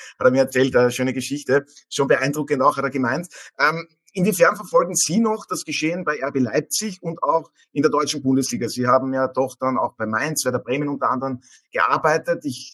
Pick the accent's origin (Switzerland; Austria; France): Austria; weil Faschingsdienstag ist bei uns in Österreich